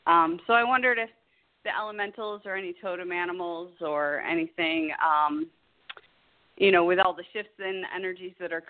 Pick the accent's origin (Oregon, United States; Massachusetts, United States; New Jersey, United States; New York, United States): New York, United States; I'm from New York.